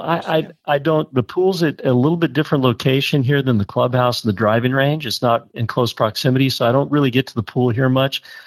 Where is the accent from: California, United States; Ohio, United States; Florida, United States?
California, United States; San Diego; I grew up in San Diego, so I grew up at a course called the San Diego Country Club